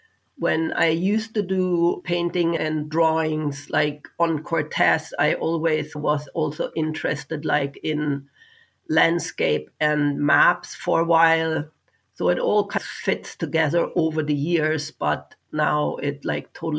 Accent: Germany; moved away as an adult; now in Canada; I was born in Germany in the Alps. I lived there till I was 21 years old and immigrated to Canada.

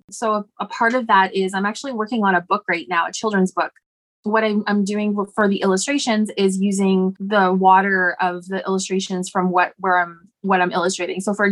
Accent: Alberta, Canada; I'm not Stalo. I'm Blackfoot. I'm from Alberta, actually.

